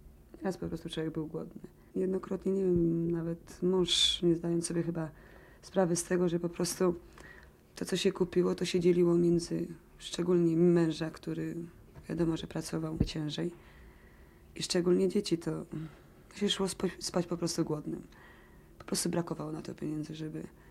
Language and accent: Polish; Silesian Voivodeship, Poland; Jestem w ogóle Ślązaczką.